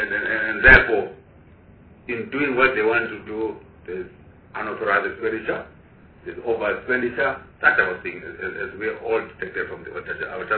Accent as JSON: {"language": "English", "town": "Pretoria", "region": "Gauteng", "country": "South Africa", "said": "I'm from Pretoria, that type of thing."}